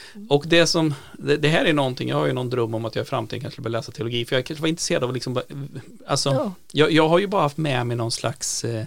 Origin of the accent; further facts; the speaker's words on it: Falköping, Västra Götaland County, Sweden; den pingstförsamling jag är uppvuxen i Falköping